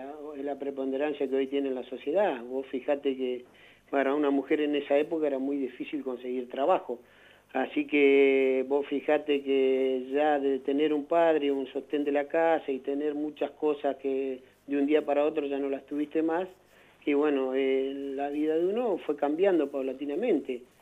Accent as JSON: {"language": "Spanish", "town": "Trelew", "region": "Chubut", "country": "Argentina", "tie": "born there", "said": "yo soy nacido acá en Trelew en el año 1959. En la actualidad tengo 60 años. La formación cristiana viene ya de mi papá"}